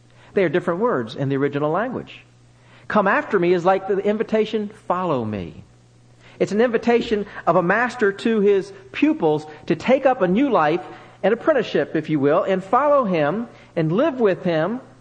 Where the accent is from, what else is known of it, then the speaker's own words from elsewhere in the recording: Burleson, Texas, United States; I'm from Burleson, Texas, which is as flat as a pancake and hot as a pancake griddle, I might add.